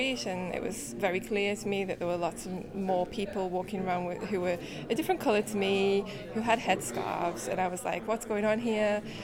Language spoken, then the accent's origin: English; England, United Kingdom; moved away as an adult; now in Berlin, Germany; I came from England 11 years ago now.